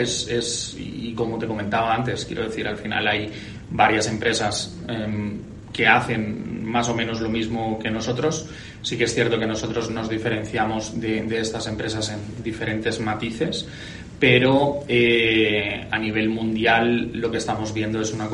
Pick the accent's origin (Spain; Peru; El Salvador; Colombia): Spain; Valencian Community; Yo soy valenciano.